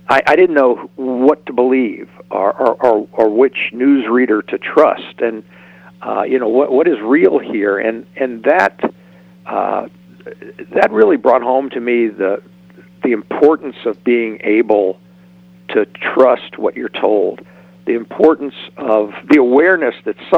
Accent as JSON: {"language": "English", "region": "Louisiana", "country": "United States", "moved": "yes", "lives_now": "Los Angeles, United States", "said": "Well, I'm originally from Louisiana."}